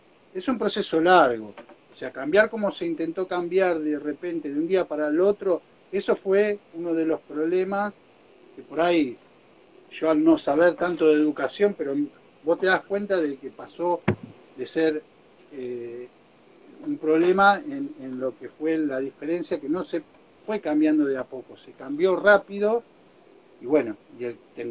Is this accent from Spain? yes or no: no; Argentina; No creamos que digamos, somos los argentinos, somos lo peor, porque al contrario.